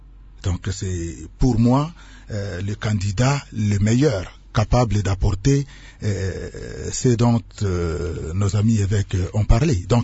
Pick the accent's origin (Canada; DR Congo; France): DR Congo; chez nous au Congo.